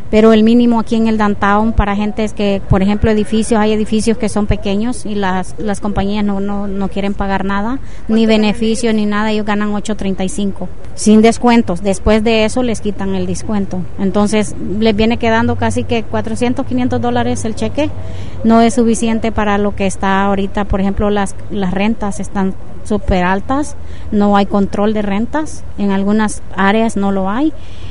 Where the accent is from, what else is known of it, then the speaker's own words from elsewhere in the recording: El Salvador; moved away as an adult; Yo soy salvadoreña. Vine aquí hace 26 años, 27. Todavía estaba la guerra, pero ya no tanto como al principio, ¿verdad? Cuando yo estuve allá, sí, yo viví la guerra